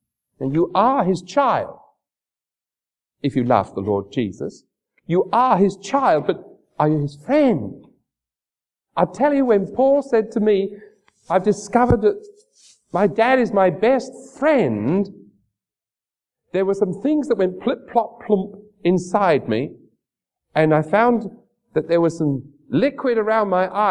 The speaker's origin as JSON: {"language": "English", "region": "England", "country": "United Kingdom", "said": "I said, how do you know I'm from England?"}